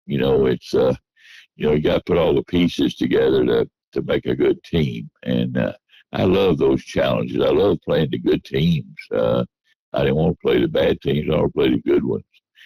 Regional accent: Nashville, Tennessee, United States; Well, I did grow up close to the Nations. We called it Lower West Nashville.

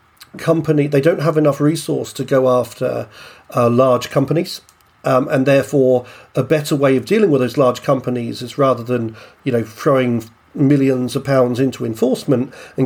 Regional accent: Ireland; now in United Kingdom; Should I answer that culturally as an Irishman?

